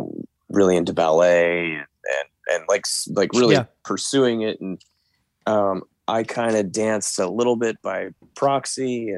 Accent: West Chester, Pennsylvania, United States; Yeah, so I am originally from a town called Westchester, Pennsylvania. It's about 20 minutes or so outside of Philadelphia. I lived there right until I tu

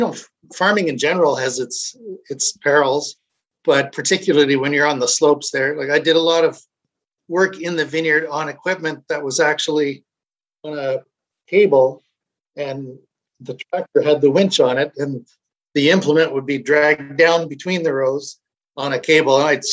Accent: Niagara, Ontario, Canada; I grew up in Niagara, so I've been familiar with vineyards all my life

